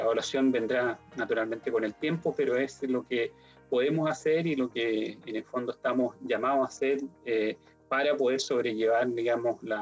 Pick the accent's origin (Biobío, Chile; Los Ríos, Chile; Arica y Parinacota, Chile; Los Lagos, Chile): Los Lagos, Chile; Puerto Montt; moved away as an adult; Yo soy oriundo de Puerto Montt. Y bueno, debí dejar mi casa, digamos, y partir a Santiago.